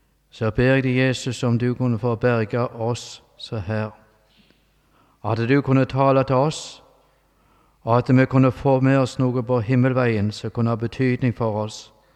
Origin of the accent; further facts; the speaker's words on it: Western Norway, Norway; Jeg er fra Vestlandet. Jeg bor i Sandnes